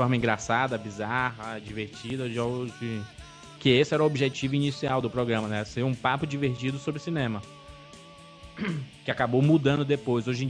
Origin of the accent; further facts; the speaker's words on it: Ceará, Brazil; Pô, nós somos do Ceará, a origem do site é do Ceará.